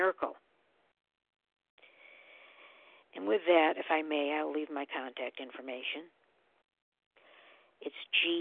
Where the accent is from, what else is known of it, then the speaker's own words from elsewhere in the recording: Syracuse, New York, United States; accent: Syracuse; I'm 42, from Syracuse, New York, and you can tell in my accent, Syracuse.